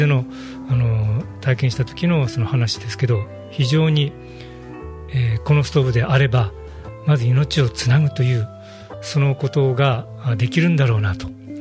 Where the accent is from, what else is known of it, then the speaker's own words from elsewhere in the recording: Nukazawa, Fukushima, Japan; もともと私は K ファームさんのすぐお膝元であるぬか沢、私の実家です。